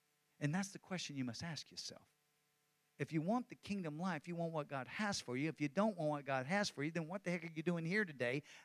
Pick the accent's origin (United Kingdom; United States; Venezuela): United States; Texas; But I live in Texas, and I'm a Texan